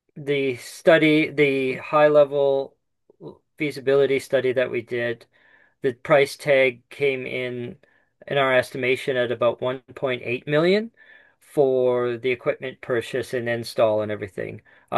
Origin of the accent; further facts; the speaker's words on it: Haines Junction, Yukon, Canada; But like the community I grew up in Haines Junction, lots of people, they do it in their backyards and it's a pretty regular thing.